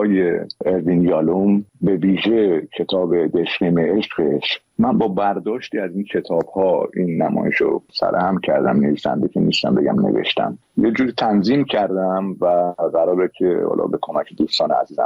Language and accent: Persian; Iran; به زندگی خودم به عنوان یه ایرانی نمیتونستم بی تفاوت باشم